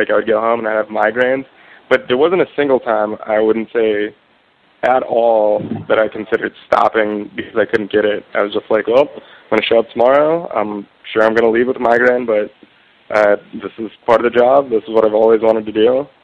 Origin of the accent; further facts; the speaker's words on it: Reston, Virginia, United States; also born or lived in Herndon; I grew up in Reston in Herndon, Virginia. I went to Oakton High School.